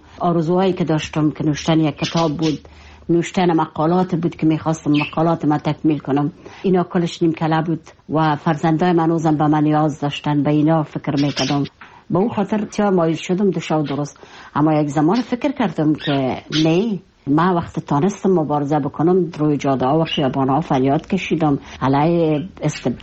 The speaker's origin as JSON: {"language": "Persian", "region": "Kabul", "country": "Afghanistan", "said": "فکر میکردم خودم داخل وطنم و با مردم، با مو کوچه های کابل و با مو مردم کابل و با مو مردم وطنداره خود احساس میکردم"}